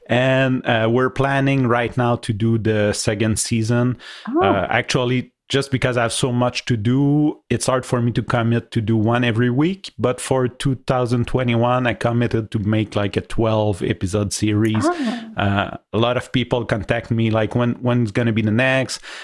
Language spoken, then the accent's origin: English; Canada; accent: French-Canadian; first language French; English is a second language; So for those of you who don't know, I'm not an English speaker natively, so sorry if sometime I might have an accent or looking for my words.